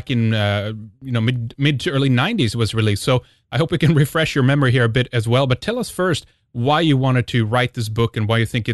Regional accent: Sweden; from Sweden, and this is Red Ice Radio.

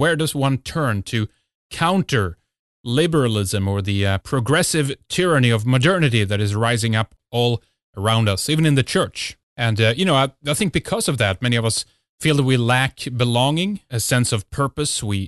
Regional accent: Sweden; from the Land of the Geats, and this is Red Ice Radio.

